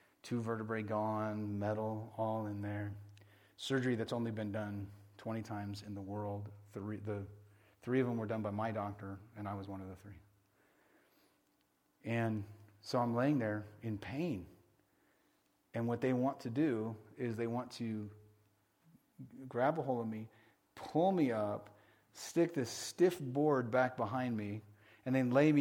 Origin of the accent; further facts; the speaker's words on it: Arkansas, United States; I am from Arkansas. Remember somebody a long time ago from our state said